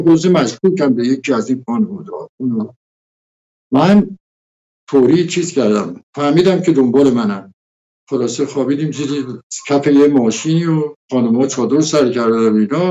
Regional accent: Azerbaijan, Iran; من آذربایجانی هستم، وطنم دوست دارم

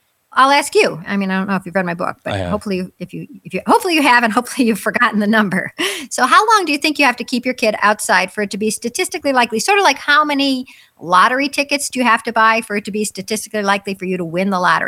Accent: United States; I'm an American, I only speak English.

